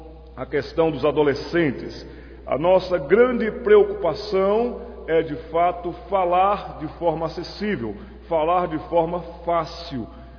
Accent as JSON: {"language": "Portuguese", "town": "Recife", "region": "Pernambuco", "country": "Brazil", "tie": "born or raised there", "said": "E voltei para minha terra, Recife, Pernambuco."}